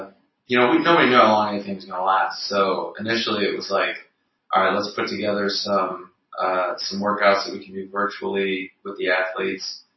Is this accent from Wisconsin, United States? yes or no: no; Chicago, Illinois, United States; also born or lived in Texas / Colorado; I've lived in a couple different places in Texas, lived in Colorado, and I grew up in Chicago.